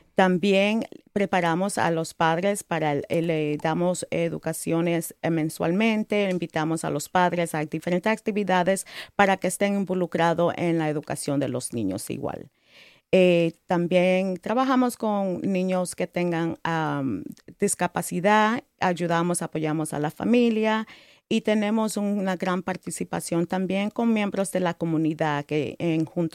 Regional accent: Ecuador; soy ecuatoriana, muy orgullosa de mi cultura.

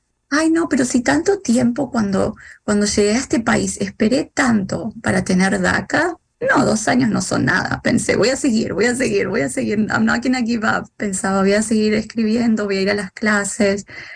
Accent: San Miguel de Tucumán, Tucumán, Argentina; born there; also born or lived in Termas de Río Hondo, Santiago del Estero; nací en Tucumán, en San Miguel de Tucumán, en el norte de Argentina. Y luego viví también en las Termas de Riondo, en Santiago del Estero.

